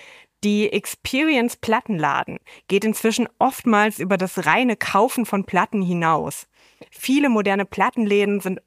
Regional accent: Leipzig, Saxony, Germany; in meiner Heimatstadt Leipzig

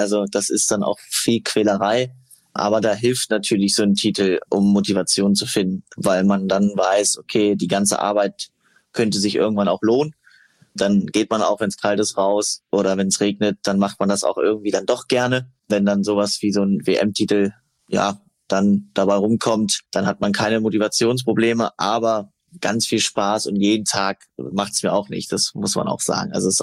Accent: Köthen, Saxony-Anhalt, Germany; now in Hamburg, Germany; Und die Medaille hängt auch bei meinen Eltern in Köthen, da wo ich herkomme und ist gar nicht hier in Hamburg.

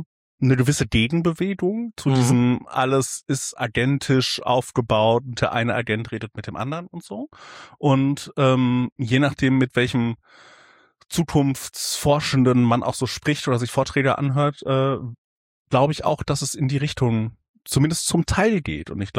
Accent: Warstein, North Rhine-Westphalia, Germany; Ich komme hier aus dem schönen Sauerland. Also aus Warstein

